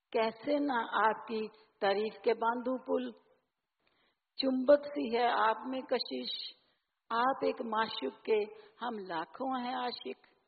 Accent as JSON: {"language": "Hindi", "region": "Delhi", "country": "India", "said": "और मैं दिल्ली से आई हूँ, वसंत कुंज से।"}